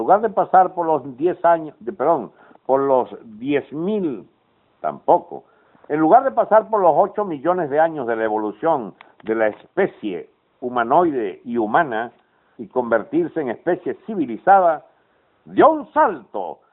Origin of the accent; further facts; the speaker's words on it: Venezuela; somos humanos, somos venezolanos, suficiente razón para reconciliarnos